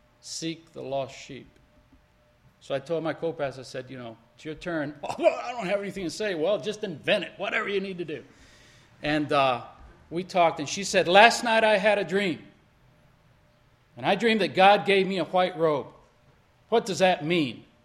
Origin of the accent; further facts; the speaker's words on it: Panama; first language Spanish; English is a second language; also born or lived in Cuba; I was a missionary kid. I was born in Cuba. I was raised in Panama. Spanish is my first language.